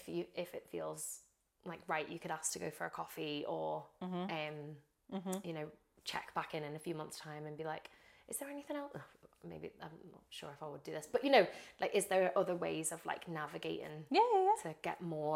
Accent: Liverpool, North West England, United Kingdom; we're from Liverpool, living in like Terrace House.

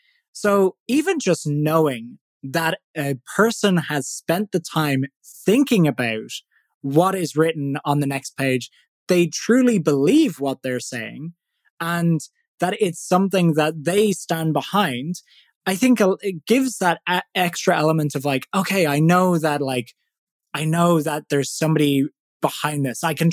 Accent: Ireland; accent: Irish; So probably folks listening can tell by my accent that I'm Irish.

